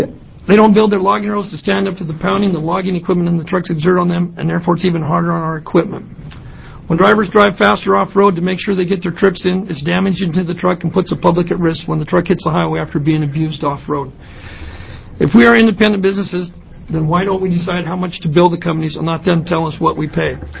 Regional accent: Astoria, Oregon, United States; I'm from Astoria, Oregon. I'm a second-generation log trucker.

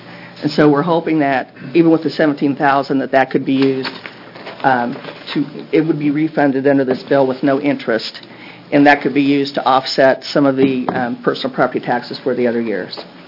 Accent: Gladstone, Oregon, United States; I'm a tax lawyer representing Fazio Farms, and I'm from Gladstone.

